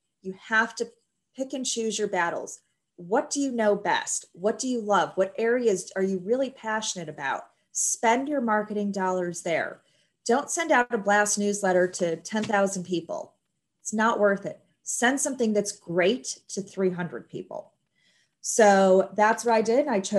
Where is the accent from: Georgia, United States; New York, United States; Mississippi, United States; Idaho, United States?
New York, United States; Buffalo; I grew up in Buffalo, New York, and yes, I am still a big Buffalo Bills fan.